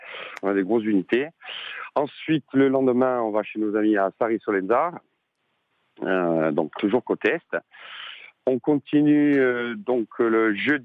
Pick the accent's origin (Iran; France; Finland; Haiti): France; Bonifacio, Corsica; je suis originaire de Bonifacio et ça me tenait à cœur pour les 10 ans de faire le départ en bas chez moi, entre guillemets, au village.